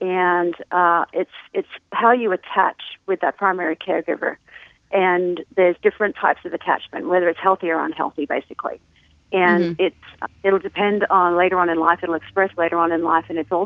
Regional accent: Australia; moved away as an adult; I've been in this country for 21 years. I'm originally from Australia, and I think I might still have a little bit of an accent.

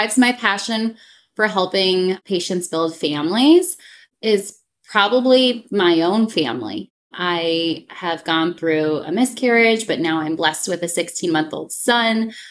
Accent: Michigan, United States; moved away as an adult; also born or lived in Denver / San Antonio; So I am from Michigan originally, and I did my medical school at Michigan State University. I moved out west to Denver, Colorado, and did my residency at St. Joe's in Denver

